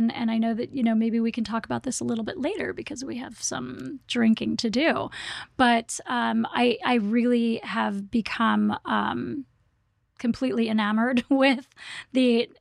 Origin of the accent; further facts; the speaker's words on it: Hawaii, United States; I am Hawaiian, so that feels yeah. good to me